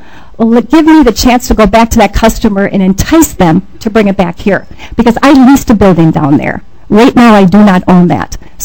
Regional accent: Minnesota, United States; I believe I'm a Minnesotan

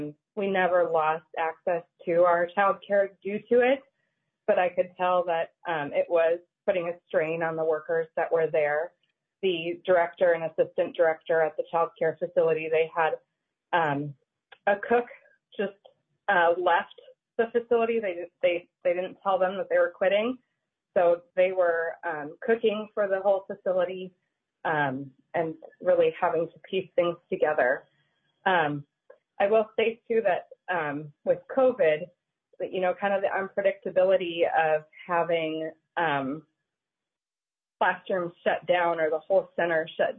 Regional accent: Owatonna, Minnesota, United States; I'm from Owatonna, Minnesota.

